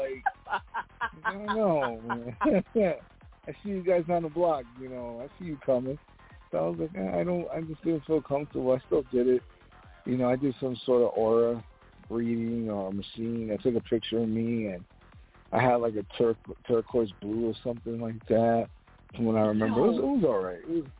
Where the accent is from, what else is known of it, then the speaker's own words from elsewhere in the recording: New York, United States; yeah, I'm from uptown. Oh, yeah, I'm from Harlem.